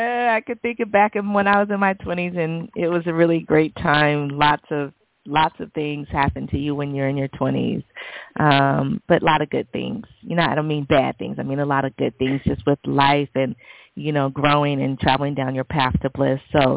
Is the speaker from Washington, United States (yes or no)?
no; California, United States; And, of course, I'm from the Bay Area